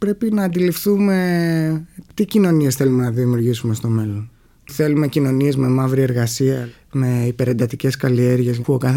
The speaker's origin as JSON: {"language": "Greek", "town": "Karavas", "region": "South Aegean", "country": "Greece", "tie": "born or raised there", "said": "μέσα στη ρεματιά του Καραβά, που είναι το χωριό μου."}